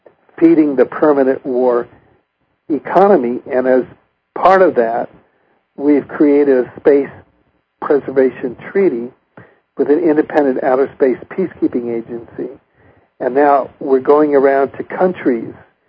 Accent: Cuba; I was raised in Cuba because my mother's side of the family was Cuban

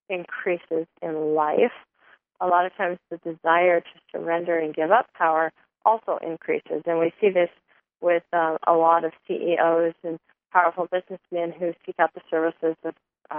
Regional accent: Oregon, United States; We don't have nettles down here in Northern California, but I grew up in Oregon, and we got plenty of them up there.

